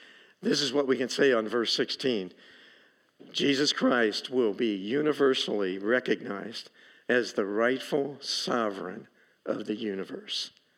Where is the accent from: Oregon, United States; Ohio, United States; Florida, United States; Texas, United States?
Ohio, United States; Lima; So Jan and I grew up in Lima, Ohio. Lima's not famous for too much, except for us.